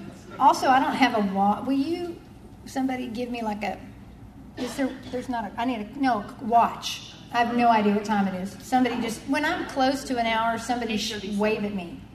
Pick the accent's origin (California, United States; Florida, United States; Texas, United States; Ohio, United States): Texas, United States; Austin; Now, I grew up in Austin, Texas in the late 60s and 70s, and when my folks went out, we went with them.